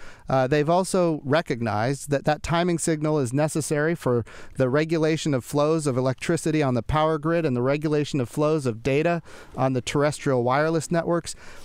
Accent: Oklahoma, United States; Think about my home state of Oklahoma. A lot of rural folks there, if there's no internet broadband from space, there is no internet for them.

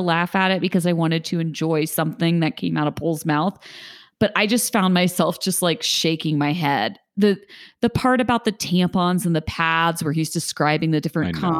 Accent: Brazil; I'm from Brazil.

